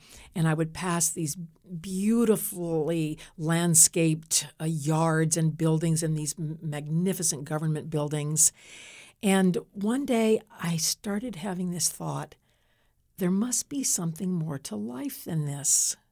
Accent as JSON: {"language": "English", "region": "Louisiana", "country": "United States", "tie": "born or raised there", "said": "And I grew up in Louisiana, where, I don't know, I think that there's something about that culture of storytelling, particularly with all the Southern dialect, that is particularly meaningful to me."}